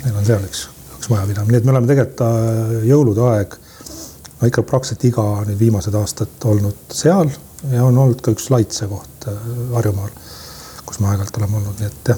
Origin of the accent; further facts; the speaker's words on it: Saare County, Estonia; Vahepeal oli kulliküla Lümanda vallas, et sinna ühe maja pidamise. Ja noh, oma lapsepõlve ma olen seal kasvanud. Ja kihelkonna koolis käinud.